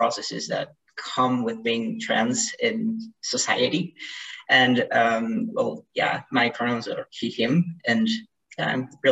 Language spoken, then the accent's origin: English; Mexico City, Mexico; I am from Mexico City